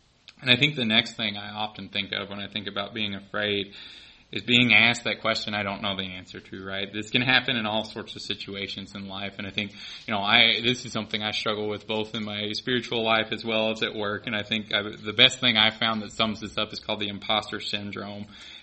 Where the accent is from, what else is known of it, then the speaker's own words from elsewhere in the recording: the South, United States; accent: southern; And that's not them talking about my southern accent up here, right?